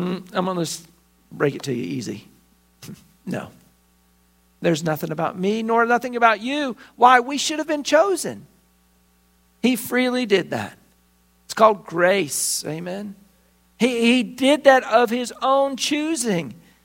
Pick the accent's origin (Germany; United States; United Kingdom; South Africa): United Kingdom; I'm British. My mom was born in England.